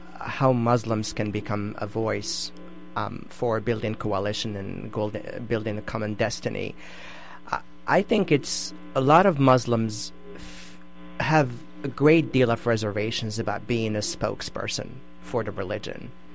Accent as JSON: {"language": "English", "country": "Morocco", "said": "I am from Morocco. I grew up in a Muslim country"}